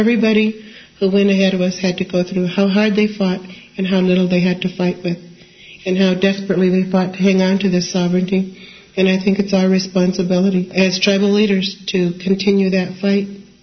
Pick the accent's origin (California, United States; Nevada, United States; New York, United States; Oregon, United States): California, United States; Morongo; I grew up on Morongo. I was born in 1945. I grew up in a home that had no indoor plumbing, no running water. We had dirt floors, but no electricity. There were 9 children in my family.